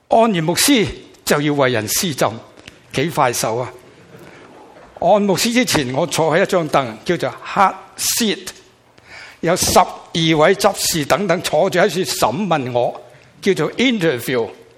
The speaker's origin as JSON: {"language": "Cantonese", "country": "China", "said": "美国人你搞啊嘛，中国人我搞嘛，你搞我中国人你搞唔掂噶"}